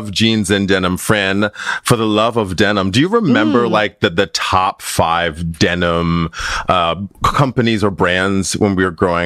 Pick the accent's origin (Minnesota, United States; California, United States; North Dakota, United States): Minnesota, United States; I grew up in Minnesota and I was like, well, what if like it's cold outside?